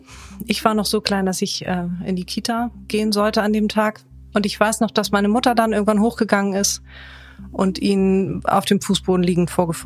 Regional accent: Kiel, Schleswig-Holstein, Germany; born there; geboren bin ich in Kiel-Grunzhagen. Das sage ich immer dazu, weil es eben nicht wirklich Kiel ist, für die, die sich auskennen.

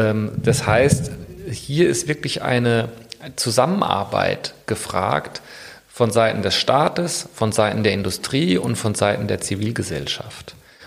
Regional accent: Hanau, Hesse, Germany; also born or lived in Cologne; Nee, ich komme eigentlich aus dem Rhein-Main-Gebiet. Also ich bin geboren in Hanau bei Frankfurt, habe nur sehr lange Jahre in Köln gelebt

